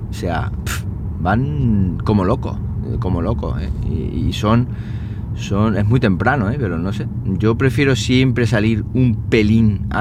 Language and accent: Spanish; Siles, Andalusia, Spain; este fin de semana he estado en Siles en mi pueblo. Siles es un pueblo de Jaén, un pueblo que está muy, muy bonito. O sea, no es porque yo sea de allí, que también, pero es un pueblo que está metido entre montañas.